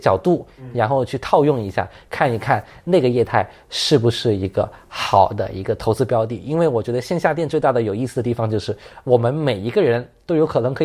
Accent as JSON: {"language": "Chinese", "region": "Beijing", "country": "China", "said": "我是北京的哈"}